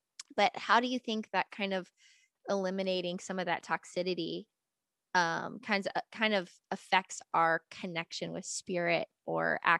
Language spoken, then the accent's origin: English; Louisiana, United States; now in California, United States; Like I grew up in Louisiana and food is a big deal and a lot of processed food is a big deal. So I live in California now